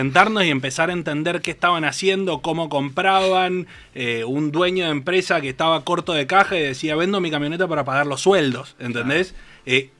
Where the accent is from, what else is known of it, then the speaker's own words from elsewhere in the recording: Mendoza, Argentina; moved away as an adult; now in Buenos Aires, Argentina; Estudié en Universidad Nacional de Cuyo, así es. Me vine a vivir a Buenos Aires en el 2013 para hacer un máster en finanzas y para empezar mi vida laboral formal. Uh-huh. Hoy tengo 35 años, estoy casado, tengo dos hijas.